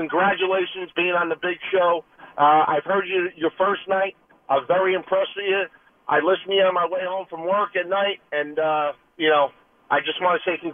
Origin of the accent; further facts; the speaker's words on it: Manahawkin, New Jersey, United States; I'm Ocean County. I'm down in Manahawk in Long Beach Island area.